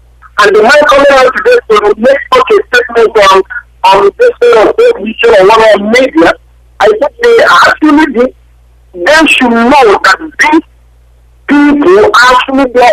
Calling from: Vienna, Austria; I'm calling from Vienna, Austria.

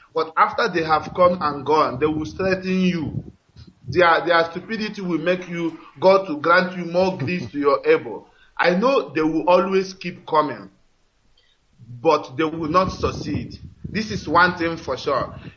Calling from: Dakar, Senegal; I am calling from Dakar in Senegal.

